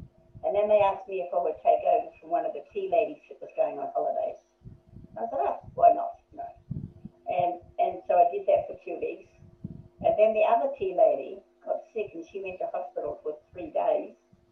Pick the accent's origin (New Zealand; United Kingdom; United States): New Zealand; Matamata, Waikato; I was born in New Zealand, and I was the eldest of four children.